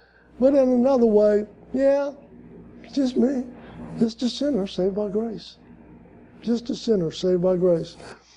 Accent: New Orleans, Louisiana, United States; But no, I'm from the Ninth Ward. You know, most of my family grew up in a project. You know, we didn't have anything.

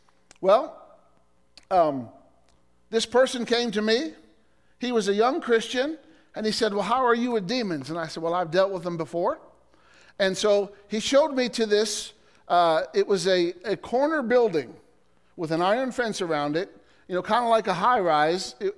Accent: Illinois, United States; I encountered a guy in my hometown one time in Illinois

